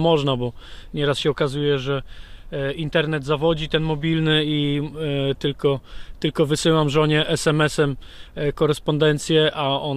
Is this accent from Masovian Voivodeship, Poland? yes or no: no; Nakło nad Notecią, Kuyavian-Pomeranian Voivodeship, Poland; bo pochodzę właśnie z Nakła nad Notecią i zainspirowała mnie ta rzeka